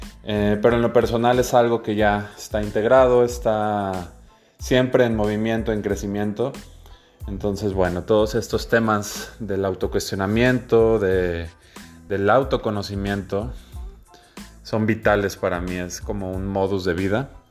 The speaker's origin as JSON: {"language": "Spanish", "region": "Mexico City", "country": "Mexico", "tie": "born there", "lives_now": "Guadalajara, Mexico", "said": "Es todo un nombre de novela. Nací en la Ciudad de México un 4 de octubre de 1986, para que grabes la fecha y me mandes algún regalo por ahí. Y actualmente radico en la ciudad de Guadalajara, Jalisco. Tengo 33 años"}